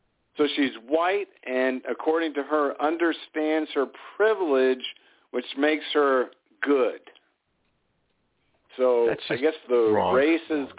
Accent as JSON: {"language": "English", "town": "Atlanta", "region": "Georgia", "country": "United States", "said": "But I'm from Atlanta, so it was a very big day in my childhood."}